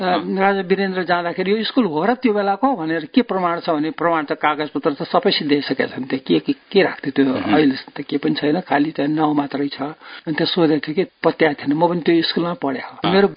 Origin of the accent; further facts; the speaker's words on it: Siraha, Madhesh Province, Nepal; मेरो घर सिरा हो।